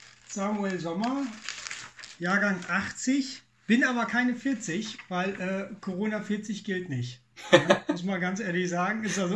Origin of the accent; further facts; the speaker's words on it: Rhineland-Palatinate, Germany; ich komme auch aus dem Westerwald, kann man so sagen, und gehöre zum EC Hohe Grete.